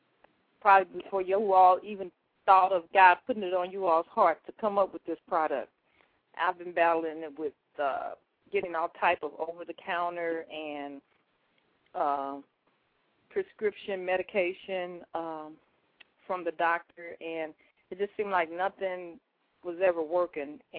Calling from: St. Louis, Missouri, United States; I'm calling from St. Louis.

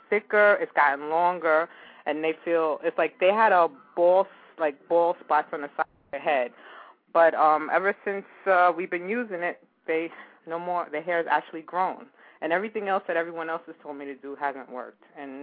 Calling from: Brooklyn, New York, United States; Yeah, I'm calling from New York City, Brooklyn, New York.

